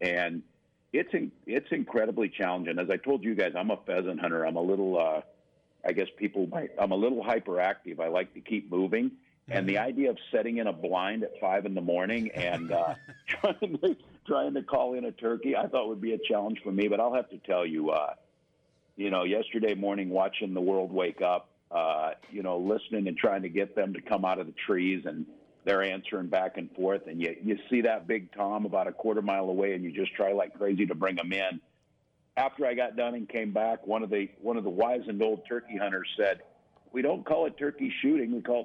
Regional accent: Nebraska, United States; As you know, I grew up in Nebraska, and turkeys are pretty plentiful

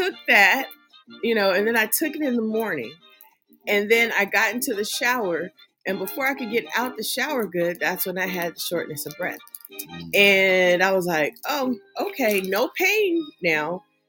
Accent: California, United States; So I'm from California and we had Kaiser.

